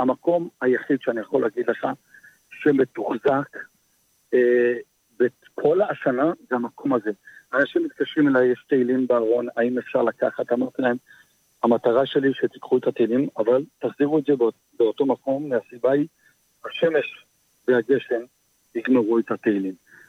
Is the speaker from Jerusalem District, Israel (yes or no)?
yes; Jerusalem, Jerusalem District, Israel; אני, אתה יודע, אני ירושלמי, יש לנו את השגונות שלנו